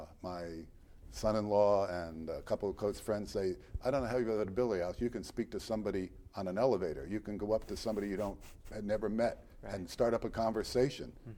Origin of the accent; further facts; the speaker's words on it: New Jersey, United States; I was born in New Jersey, Elizabeth, New Jersey, my father was a postal inspector, and we had a beach cottage down on the Jersey shore